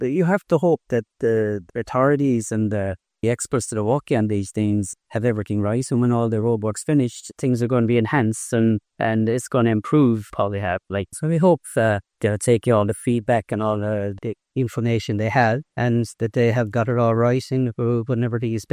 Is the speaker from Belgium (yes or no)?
yes; Belgium; English is a second language; I'm coming from Belgium. I'm currently on holiday here in Ireland with my family.